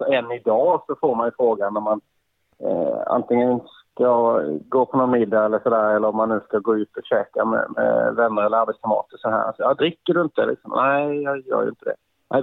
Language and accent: Swedish; Karlskrona, Blekinge, Sweden; Född och uppvuxen i Karlskrona.